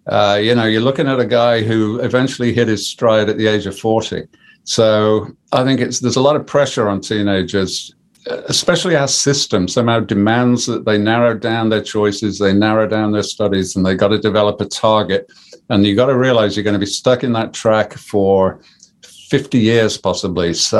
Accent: Birmingham, West Midlands, United Kingdom; Like I said, I'm a Brummie.

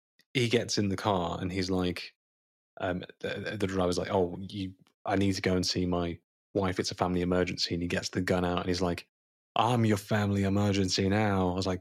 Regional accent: Boston, Massachusetts, United States; I'm from Boston.

